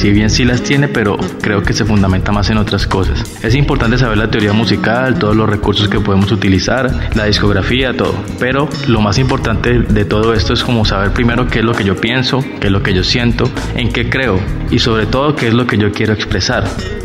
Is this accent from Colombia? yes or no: yes; Cali, Valle del Cauca, Colombia; also born or lived in Barranquilla; soy músico, contrabajista de la ciudad de Cali. Nací en Barranquilla, pero he vivido toda la vida en Cali.